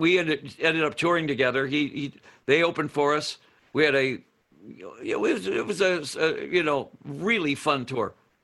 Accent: Detroit, Michigan, United States; I was from Detroit. He was from Detroit.

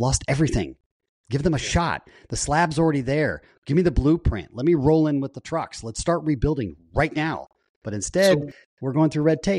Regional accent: Marina Del Rey, California, United States; I'm an ex Southern Californian. So the LA fires hit very close home to me. In fact, I grew up in Marina Del Rey

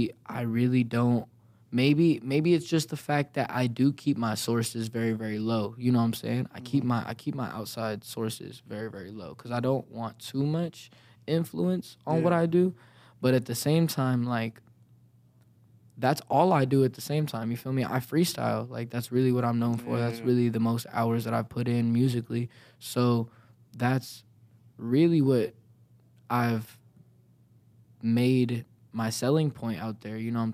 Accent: Las Vegas, Nevada, United States; really understand the struggle like people be talking about like coming from Vegas until you're under 21 growing up in Vegas.

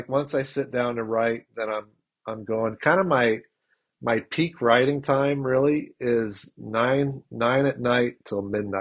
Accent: Hong Kong; I was born and raised in Hong Kong, so I went to an international school in Hong Kong at that same age range.

